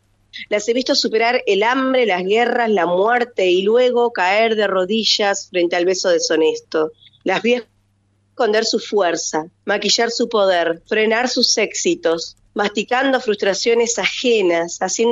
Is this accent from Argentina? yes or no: yes; Gualeguay, Entre Ríos, Argentina; moved away as an adult; now in El Bolsón, Argentina; Sí, nací en Gualeguay y estudié en Gualeguaychú.